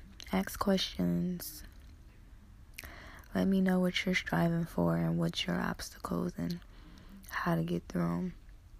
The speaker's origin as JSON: {"language": "English", "town": "Detroit", "region": "Michigan", "country": "United States", "said": "maybe because I'm from Detroit, she from Detroit."}